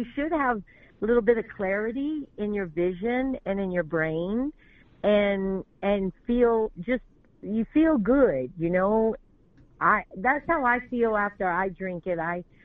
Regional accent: Louisiana, United States; They had a man in my hometown called Poussat La. I'm from South Louisiana.

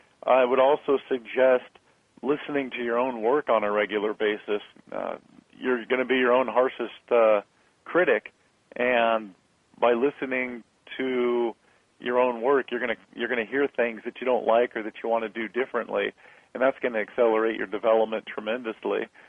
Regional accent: San Diego, California, United States; I grew up in San Diego, but my first job opportunity was in small town Kansas.

